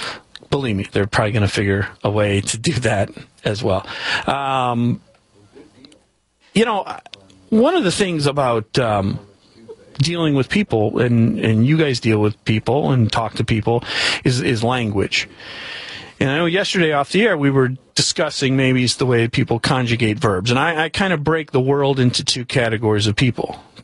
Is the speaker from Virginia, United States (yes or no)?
no; Detroit, Michigan, United States; And then the accents, because I'm not from here. I've mentioned this 8 million times that I grew up in Detroit and Michigan.